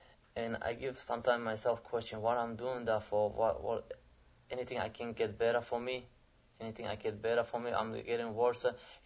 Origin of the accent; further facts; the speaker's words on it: Samarkand, Samarqand Region, Uzbekistan; English is a second language; now in United States; I came from Uzbekistan and the city is Samarkand. I came in the United States in 1999 and I came for the school, for the study.